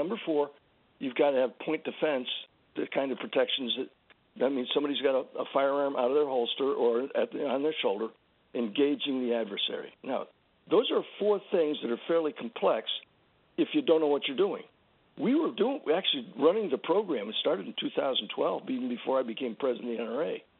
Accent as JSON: {"language": "English", "town": "San Antonio", "region": "Texas", "country": "United States", "tie": "born there"}